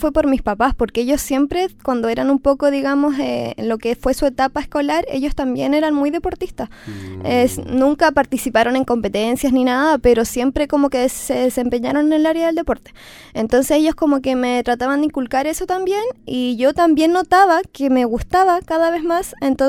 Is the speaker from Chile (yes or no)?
yes; Quellón, Los Lagos, Chile; Vengo de Chiloé, de Quellón.